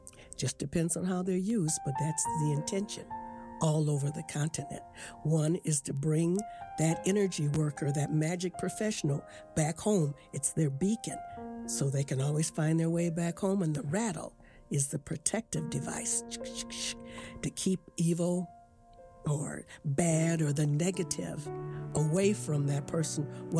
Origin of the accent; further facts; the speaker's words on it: St. Paul, Minnesota, United States; Well, I grew up in St. Paul, Minnesota, and we lived in a space that is now called the Martin Luther King Center in St. Paul.